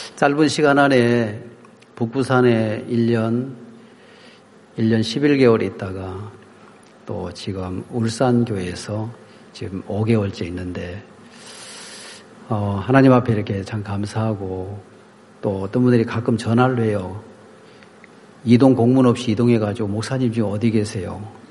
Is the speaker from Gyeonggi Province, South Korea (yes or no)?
no; Gangwon, South Korea; 저도 원래 강원도 사람이었는데 돌다 보니까 또 다시 여기로 왔습니다.